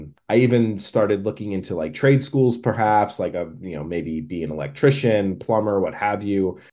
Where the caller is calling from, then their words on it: New Jersey, United States; I'm calling in from New Jersey.